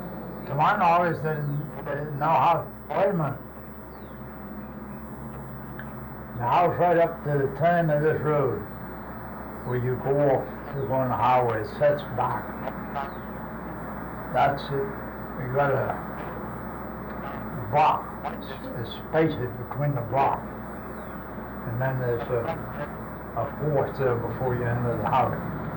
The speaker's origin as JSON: {"language": "English", "town": "Key West", "region": "Florida", "country": "United States", "tie": "born there", "said": "Now, as I tell you, I'm 76 years old. The house I was born in Southern Key West."}